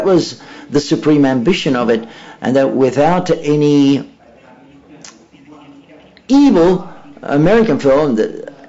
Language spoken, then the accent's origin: English; Mexico; I come from Mexico, and we've also got great problems in Mexico as well.